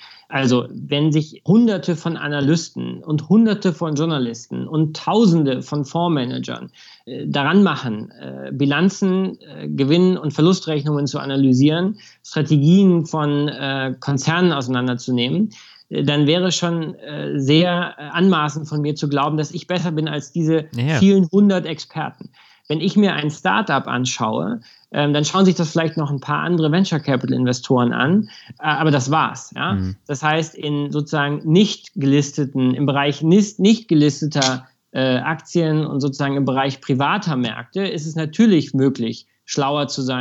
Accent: Munich, Bavaria, Germany; München ist meine Heimat natürlich und der Ort, an dem ich lebe. Ich liebe München.

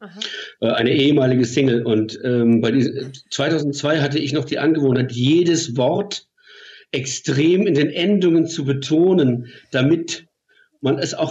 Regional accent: Mannheim, Baden-Württemberg, Germany; hat mich auch damals ziemlich gepackt, musikalisch, großartiger Sänger. Wir sind beide aus Mannheim.

